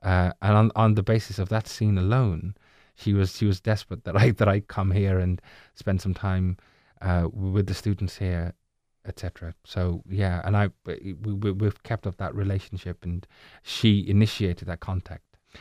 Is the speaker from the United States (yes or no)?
no; Birmingham, West Midlands, United Kingdom; born there; I was born in Birmingham, so my accent was a little bit different then.